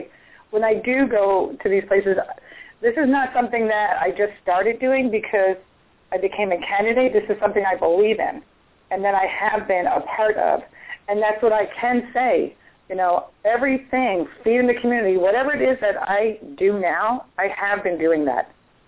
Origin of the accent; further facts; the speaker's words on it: Philadelphia, Pennsylvania, United States; originally I'm from Philadelphia, but I've been here for over 40 years.